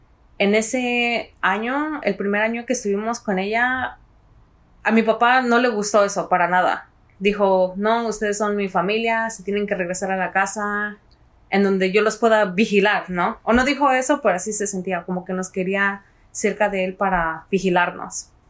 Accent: Nezahualcóyotl, State of Mexico, Mexico; nací en enero 29 del 1996. Y nací y me crié en la Ciudad de México, en una ciudad que se llama Nezahualcóyotl.

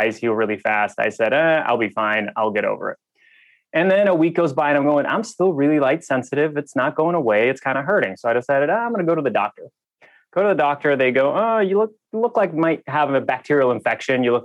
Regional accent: Russia; now in Nashville, United States; I'm originally from Russia

